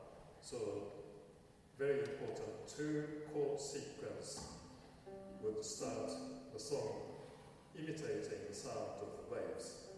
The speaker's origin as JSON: {"language": "English", "country": "Japan", "said": "I'm originally from Japan"}